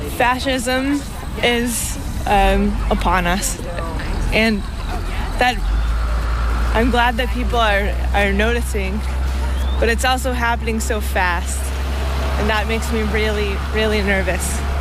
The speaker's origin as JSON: {"language": "English", "region": "Vermont", "country": "United States", "said": "I'm from Vermont."}